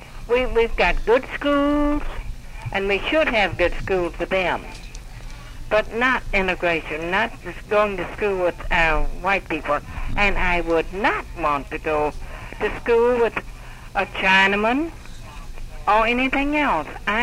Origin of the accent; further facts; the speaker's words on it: Mississippi, United States; born there; I was born in Mississippi.